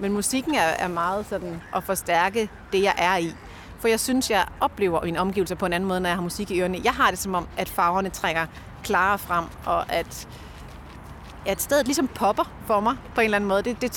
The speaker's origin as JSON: {"language": "Danish", "town": "Aarhus", "region": "Central Denmark Region", "country": "Denmark", "said": "Som gammel aarhusianer, så savner jeg jo toghornet i Aarhus for eksempel."}